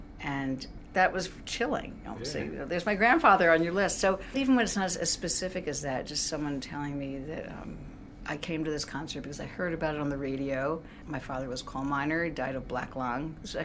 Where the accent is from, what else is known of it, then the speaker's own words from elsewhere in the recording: Pennsylvania, United States; has toured to Pennsylvania. Sure. We performed, but I've never had a commission from my home state.